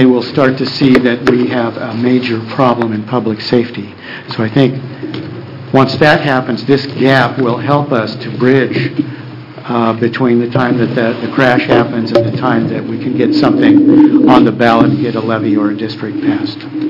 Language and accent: English; Oregon, United States; Again, I'm from Josephine County.